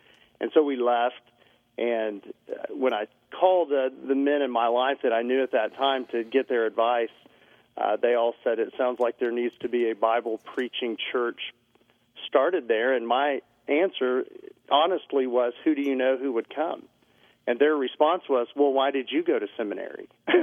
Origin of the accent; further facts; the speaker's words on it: Midland, Texas, United States; I minister in the same community in which I grew up. And so that's a special privilege. I was born and raised here in Midland. I spent a number of years away in formal education and then came back